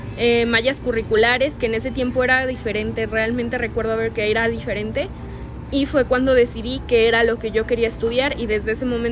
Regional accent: Zapopan, Jalisco, Mexico; Tengo 18 años, soy de aquí de Jalisco, de Zapopan, mejor dicho.

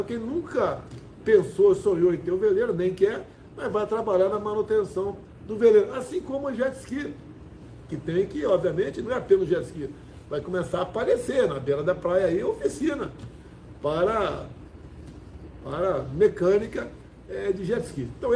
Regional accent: São Paulo, Brazil; Eu, por exemplo, sou lá da região do Vado Ribeira, Rio Ribeira de Guapa.

